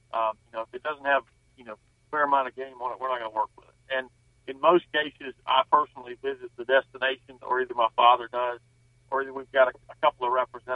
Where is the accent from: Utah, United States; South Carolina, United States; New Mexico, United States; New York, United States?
South Carolina, United States; Edgefield; Well, I'm from Edgefield, South Carolina. Grew up hunting fishing all throughout the Southeast.